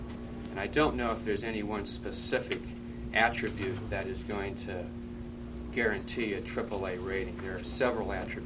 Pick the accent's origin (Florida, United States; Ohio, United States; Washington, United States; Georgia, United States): Washington, United States; My home state of Washington was a AA and they're an A rated now.